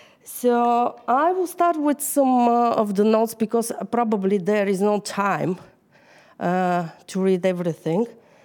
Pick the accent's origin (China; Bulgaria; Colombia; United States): Bulgaria; first language Bulgarian; English is a second language; Everybody knows English is not my first language, so for me first was to write on Bulgarian, then translate it and check for mistakes and something else. I still read in the Bible in Bulgarian.